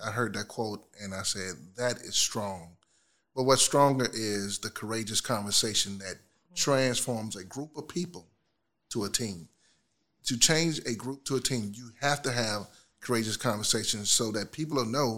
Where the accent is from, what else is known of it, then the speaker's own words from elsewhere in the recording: Belvedere, United States; I grew up in Belvedere, and I grew up and went down to that neighborhood park and played all day.